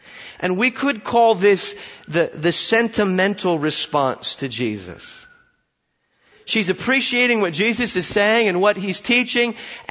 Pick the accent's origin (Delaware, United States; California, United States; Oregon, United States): Oregon, United States; I grew up in Oregon, okay? And there are a lot of people in Oregon like this lady.